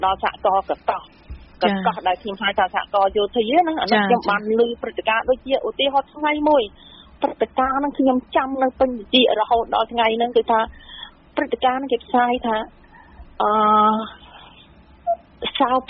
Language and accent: Khmer; Prey Veng, Cambodia; ដោយសារយើងជាអ្នកព្រៃវែង